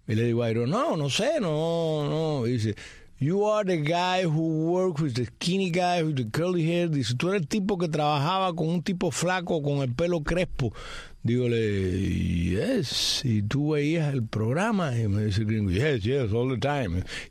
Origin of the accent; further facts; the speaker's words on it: Cuba; como somos los cubanos, que tú sabes que somos muy aguachosos y formalíos